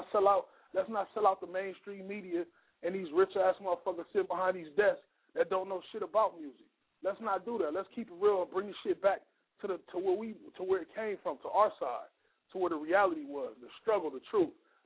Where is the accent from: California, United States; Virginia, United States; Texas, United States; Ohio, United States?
Ohio, United States; Akron; I'm from Akron, Ohio, born and raised, 330 represented to the fullest.